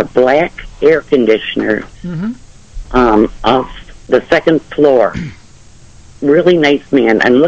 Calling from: Pavilion, New York, United States; Pavilion, Jimmy.

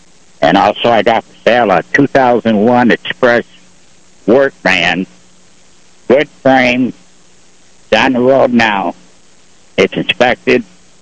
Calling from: Canisteo, New York, United States; Canisteau, New York.

